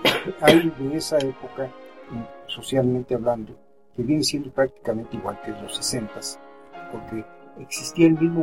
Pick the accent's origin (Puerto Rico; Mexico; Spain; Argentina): Mexico; San Luis Potosí; porque yo soy potosino, aunque mi familia venga de Cuadra. Pero aquí me tocó nacer y me quiero quedar aquí.